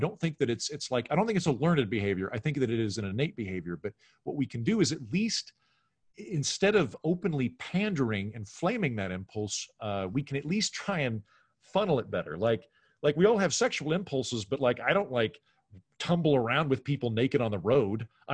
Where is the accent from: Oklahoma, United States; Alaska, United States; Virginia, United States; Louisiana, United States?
Oklahoma, United States; I grew up in Oklahoma. I grew up surrounded by cows, and my dad is a federal judge.